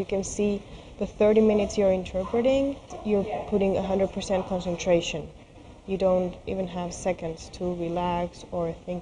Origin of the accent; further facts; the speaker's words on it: Madrid, Community of Madrid, Spain; I come from Madrid in Spain.